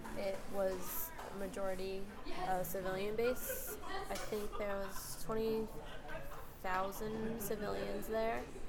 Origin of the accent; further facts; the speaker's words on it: Massachusetts, United States; I was never deployed, so I was in Maryland. I'm from Massachusetts.